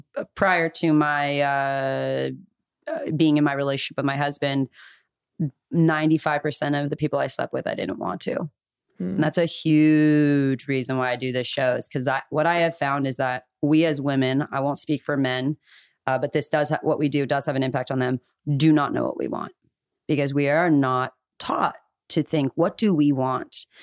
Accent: Calabasas, California, United States; I grew up in Calabasas.

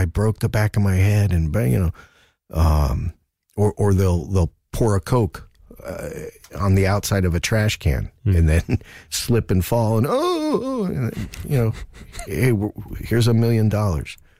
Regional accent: New Jersey, United States; now in Stockholm, Sweden; You know, I grew up in Jersey. And so all my Christmases were white. And, of course, you know, typically they're white here in Stockholm.

